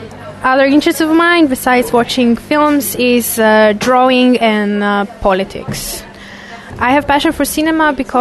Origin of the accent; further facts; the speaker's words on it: Sofia, Sofia City, Bulgaria; I'm 23 years old. I am from Bulgaria, from Sofia, which is the capital of the country.